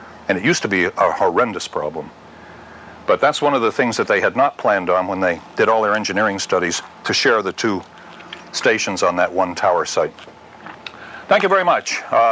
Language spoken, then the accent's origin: English; Grover's Mill, New Jersey, United States; That's the War of the Worlds broadcast, which happened in my hometown, Grover's Mill, New Jersey.